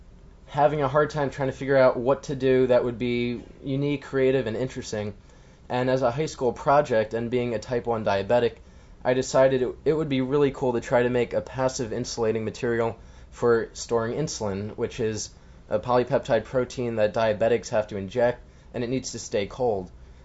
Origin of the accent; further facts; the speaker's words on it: Brewster, New York, United States; So I'm from Brewster, New York, which is a suburb about an hour and a half north of Manhattan.